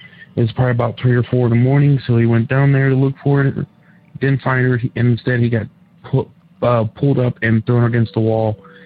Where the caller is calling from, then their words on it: Cincinnati, Ohio, United States; I'm calling from Cincinnati, Ohio.